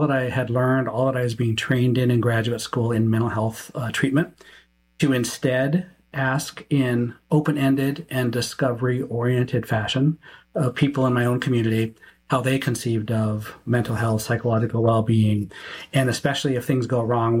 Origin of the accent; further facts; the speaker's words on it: Montana, United States; I'm from Montana originally. I'm an enrolled member or tribal citizen of the Aani Gowan Tribal Nation of Montana. We're on the Fort Belknap Indian Reservation, which is north of Billings, about a three-hour drive.